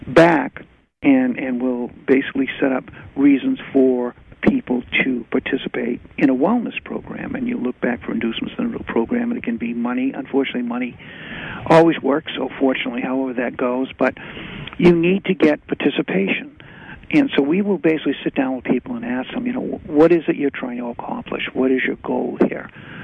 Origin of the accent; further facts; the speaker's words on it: Maine, United States; I grew up in Maine. You know, Maine is my home